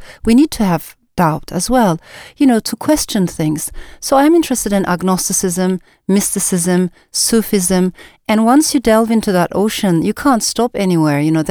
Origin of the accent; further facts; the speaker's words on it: Ankara, Turkey; also born or lived in Strasbourg, France; I was born in Strasbourg in France, and my parents got separated shortly afterwards. So I came back to Ankara, Turkey, with my mom, and thereafter I was raised by a single mother, a divorcee, which at the time was a bit unusual. This was a very conservative Muslim neighborhood.